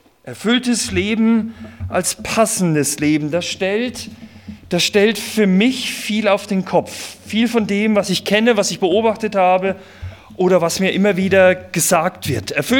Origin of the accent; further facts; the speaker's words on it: Bavaria, Germany; meine Eltern bin groß geworden im Landkreis Coburg, das ist in der Nähe vom Fichtelgebirge